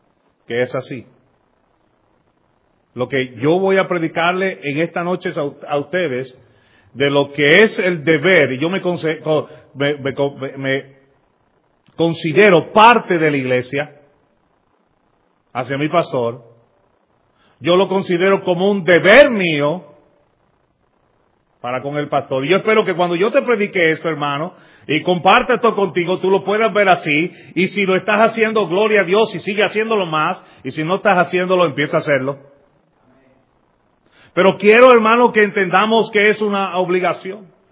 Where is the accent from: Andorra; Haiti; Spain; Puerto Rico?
Puerto Rico; Lares; Lares, que es mi pueblo natal